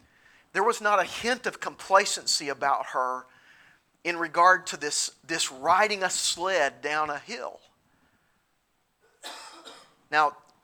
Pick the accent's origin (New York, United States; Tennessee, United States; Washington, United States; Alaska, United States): Tennessee, United States; Reminds me of my days growing up in East Tennessee and sledding down the hill in front of our house.